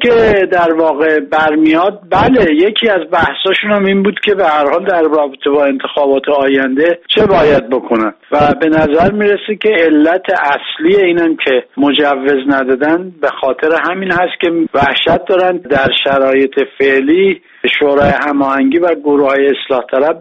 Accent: Iran; ما مردم ایران خیلی هوشیاریم.

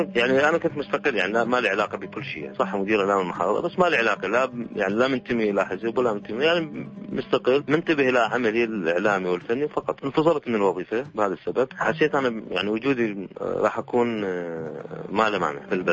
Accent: Iraq; حتى عندنا بالعراق كل محافظة تختلف عن محافظة بعاداتها بتقاليدها بالموروث الثقافي

